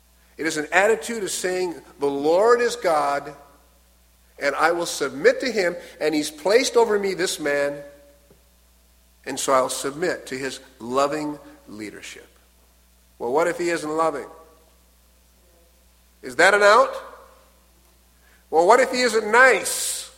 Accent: Washington, United States; I am from Washington State, by the way.

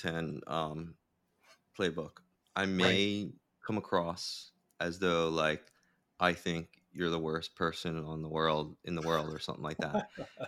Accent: New Orleans, Louisiana, United States; I mean, I grew up in New Orleans where like storytelling and music is just like so prevalent.

